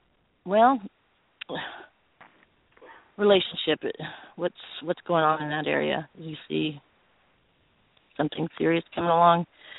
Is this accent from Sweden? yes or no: no; San Diego, California, United States; I am from San Diego.